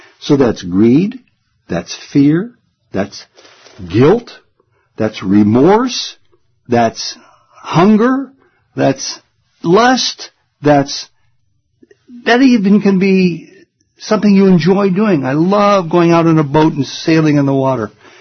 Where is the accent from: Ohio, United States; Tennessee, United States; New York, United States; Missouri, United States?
Ohio, United States; Canton; Here in Prashanthi Nilayam, or in South Africa, or in Paraguay, or in Canton, Ohio, my hometown.